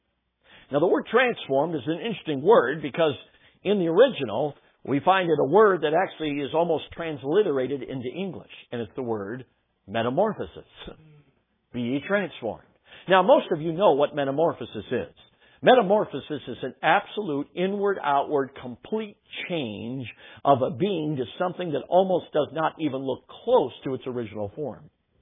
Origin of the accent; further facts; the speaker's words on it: Chicago, Illinois, United States; I grew up in Chicago, became a Blackhawks fan